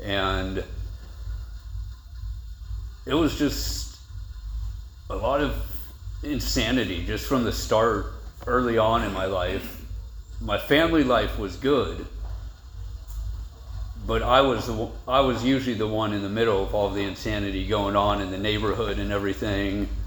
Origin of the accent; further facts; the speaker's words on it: San Jose, California, United States; So for me, I was born and raised up in the Bay Area, San Jose, and with my parents still together and everything.